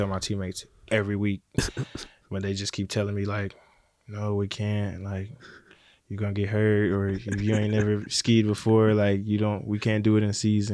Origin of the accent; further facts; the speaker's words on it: United States; I mean, I kind of always been away from family, like growing up in the States.